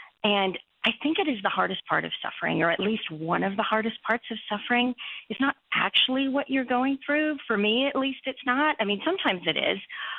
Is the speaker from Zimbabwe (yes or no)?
no; India; born there; I was born in India to Christian parents.